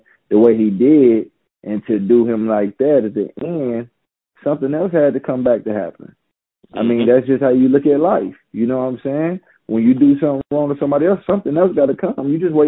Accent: Gastonia, North Carolina, United States; and I'm from Gastonia. So it's a connection there.

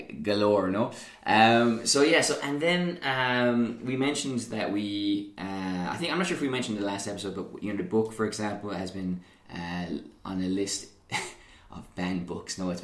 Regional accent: Ireland; I'm Irish

